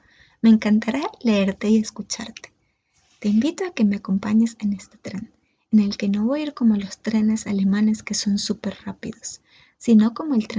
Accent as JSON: {"language": "Spanish", "country": "Venezuela", "moved": "yes", "said": "este es el tercer país donde he vivido desde que salí de Venezuela."}